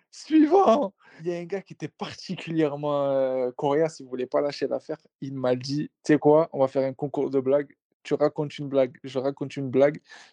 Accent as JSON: {"language": "French", "town": "Paris", "region": "Île-de-France", "country": "France", "said": "Je viens de Paname. J'ai fait 200 km."}